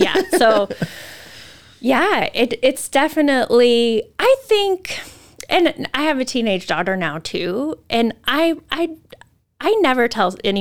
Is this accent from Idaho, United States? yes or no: yes; Moscow, Idaho, United States; I grew up in a college town. I grew up at in Moscow.